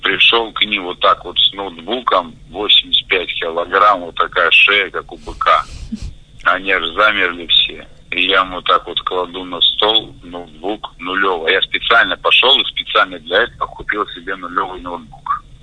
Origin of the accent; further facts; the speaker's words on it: Kazakhstan; я тогда еще жил в Казахстане, родом я с Казахстана